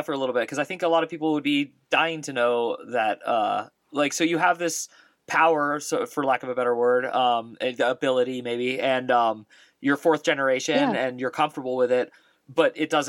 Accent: California, United States; Awesome, which is where I grew up.

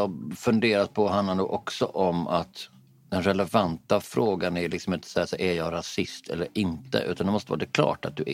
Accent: Sweden; Jag är ju svensk först och främst.

